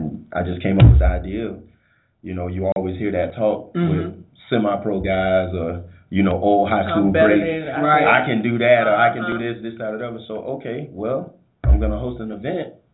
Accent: Sarasota, Florida, United States; Born and raised in a 941. You know, got family all over, man. Everybody, like, I'm from Sarasota and all that, man.

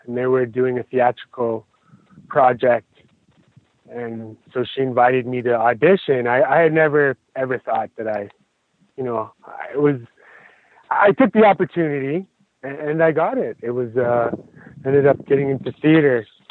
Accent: Alberta, Canada; I grew up in Southern Alberta on the Blood Tribe. It's a part of the Blackfeet Confederacy.

